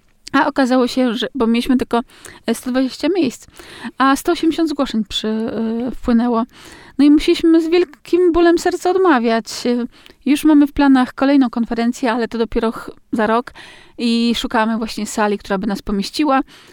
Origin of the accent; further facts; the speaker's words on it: Olsztyn, Warmian-Masurian Voivodeship, Poland; born there; 26 lat temu, albo nawet i dłużej, przeprowadziłam się do Wójtowa, bo jestem urodzoną olsztynianką, więc jestem jakby u siebie tu wszędzie. Czuję się warmianką